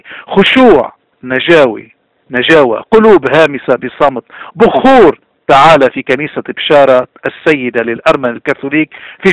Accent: South Governorate, Lebanon; أنا بنت الجنوب برمي لك الحجر

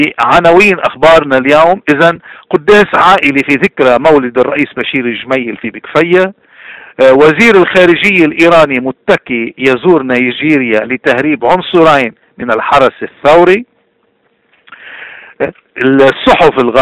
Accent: Lebanon; نحنا لبنانية واللبناني حامل رسالة

